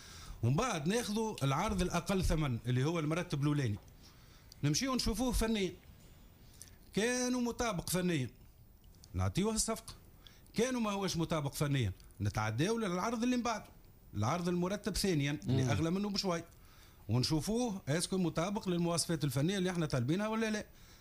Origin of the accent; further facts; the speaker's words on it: Tunisia; على عكس الاخرى احنا في تونس ما عندناش العدد الكافي من الشركات اللي يسمح لنا